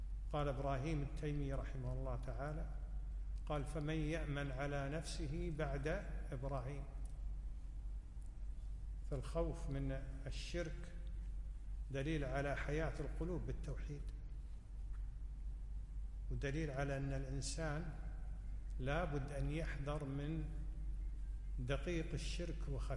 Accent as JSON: {"language": "Arabic", "country": "Kuwait", "said": "عندنا بالكويت يعني مثل ما يجري على ألسنة الناس يقول دفنة أبوي"}